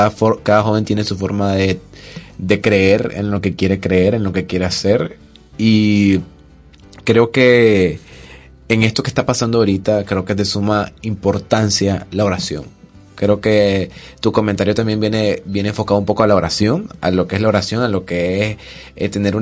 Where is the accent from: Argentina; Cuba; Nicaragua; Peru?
Nicaragua; somos nicas, sabemos lo que está pasando